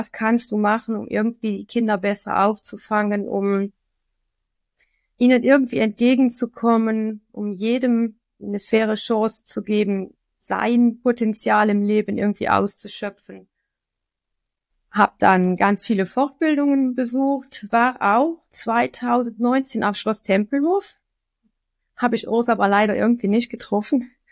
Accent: Wallonia, Belgium; Wir sind nämlich aus Belgien und in Belgien ist die Hauptsprache Französisch, also in unserem Gebiet. Und deswegen haben wir eine ganz andere Betonung

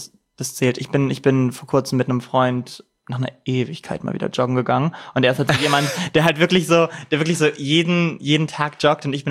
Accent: Goslar, Lower Saxony, Germany; Aus dem Harz, Goslar, also Niedersachsen.

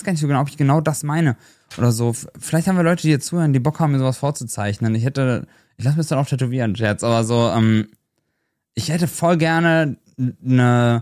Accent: Versmold, North Rhine-Westphalia, Germany; ich komme halt aus Versmold.

